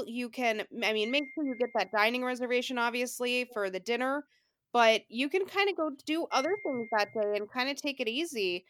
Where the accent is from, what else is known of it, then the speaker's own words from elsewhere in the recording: Canada; I'm Canadian, so my Thanksgiving is not typically this time.